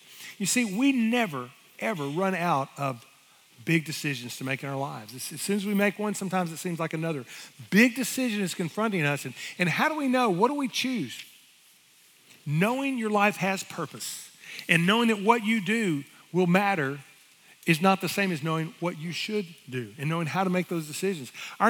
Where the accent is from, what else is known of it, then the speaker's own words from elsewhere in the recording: Orange, United States; I didn't know back then that I would grow to love this community even more than my hometown of Orange.